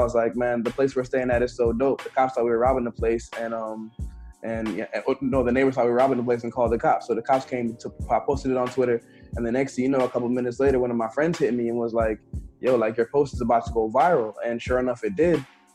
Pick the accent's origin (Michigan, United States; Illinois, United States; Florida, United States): Florida, United States; also born or lived in Jamaica / Los Angeles / Washington, D.C.; I was born in Jamaica. I moved to the United States in 1995. Moved to South Florida. Grew up here from about 1995 to until I say about 2007.